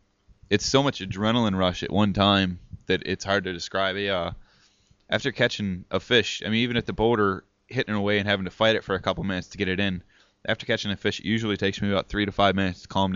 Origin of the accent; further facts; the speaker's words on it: Black Earth, Wisconsin, United States; I'm from Black Earth, Wisconsin, about 20 miles outside of Madison. Born and raised there for a couple years, so.